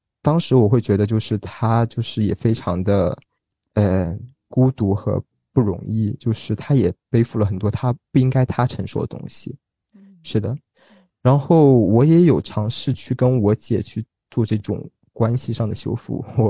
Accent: Guangzhou, Guangdong, China; 我们就只有就是过年过节的时候我们才会回老家，对，然后可能过个十几天我们又要回广州这样子

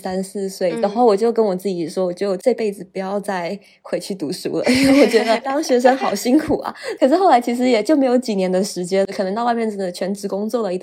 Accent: Canada; 我在加拿大长大，我的大学本科跟第一个硕士也都是在加拿大英属哥伦比亚大学 University of British Columbia 完成的。

